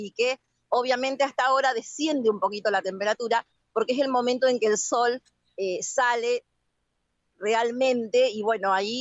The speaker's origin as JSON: {"language": "Spanish", "town": "Villa Gobernador Gálvez", "region": "Santa Fe", "country": "Argentina", "said": "Yo soy del sur de Rosario, soy de Villa Gobernador Gálvez."}